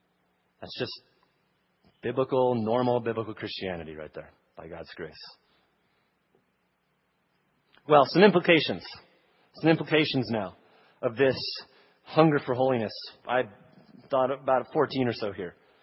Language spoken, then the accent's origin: English; Texas, United States; Oh, I know all this, Pastor. I grew up in Texas and dad's in the ministry.